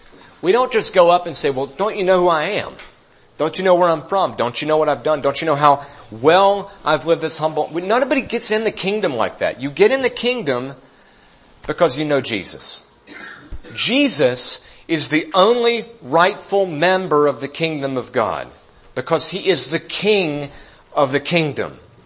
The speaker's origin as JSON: {"language": "English", "town": "Statesville", "region": "North Carolina", "country": "United States", "said": "from Statesville, North Carolina. We have a Walmart now."}